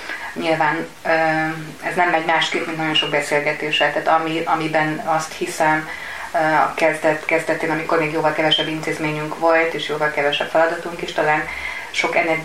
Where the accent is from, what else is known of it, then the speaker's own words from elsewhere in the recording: Esztergom, Komárom-Esztergom, Hungary; now in Budapest, Hungary; Amikor én feljöttem Budapestre, ugye én vidéki vagyok, ez a feljöttem, ez azt hiszem mindannyian, akik vidékiek vagyunk, használjuk, tehát én feljöttem Esztergomból a Nagy Budapestre